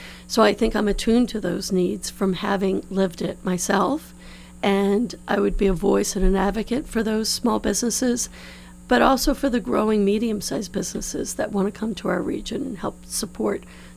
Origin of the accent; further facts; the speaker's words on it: New Orleans, Louisiana, United States; moved away as an adult; So I grew up in New Orleans, where laissez le bon temps rouler was the was the motto of the day. I moved, I went to undergrad in New Orleans, and then I moved out when I went to law school in New York in 1987